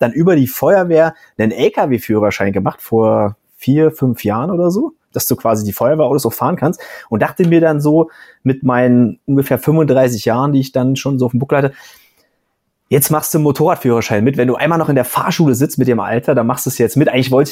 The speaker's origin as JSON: {"language": "German", "region": "Saxony", "country": "Germany", "said": "ich komme aus dem Erzgebirge ursprünglich"}